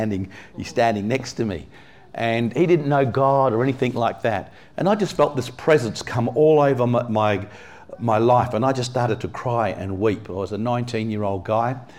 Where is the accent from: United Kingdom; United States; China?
United Kingdom; England; now in Perth, Australia; We left England. I'm from England originally. I'm Anglo-Indian, born in England. And we left the great Southampton.